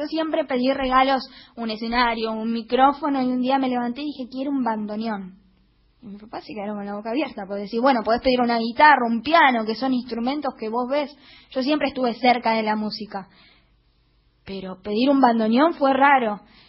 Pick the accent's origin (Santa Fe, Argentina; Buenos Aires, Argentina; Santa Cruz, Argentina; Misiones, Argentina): Buenos Aires, Argentina; Además soy porteña